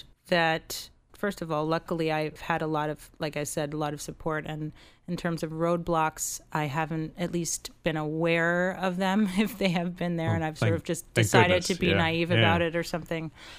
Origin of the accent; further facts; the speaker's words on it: New York, United States; growing up in New York and where I grew up specifically in the Lower East Side, being around a diverse group of people